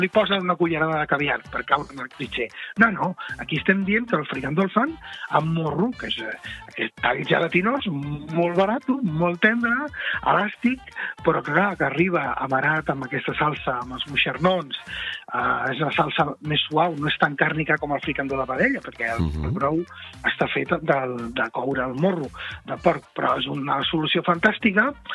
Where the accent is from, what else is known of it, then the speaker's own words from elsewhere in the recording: Catalonia, Spain; jo no sóc de Barcelona estrictament, sóc de l'extraradi